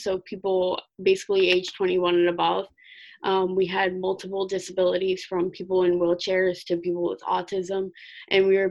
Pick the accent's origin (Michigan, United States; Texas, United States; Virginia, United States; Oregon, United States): Virginia, United States; Sterling; I'm from Sterling, Virginia.